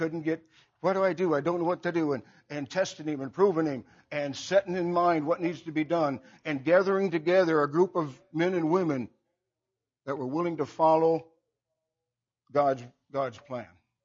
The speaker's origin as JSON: {"language": "English", "region": "Michigan", "country": "United States", "said": "\"Where's San Antonio?\" \"I'm from Michigan.\" \"It says it's just a little ways over there.\" 200 and what, 20 miles? Michigan's not that wide."}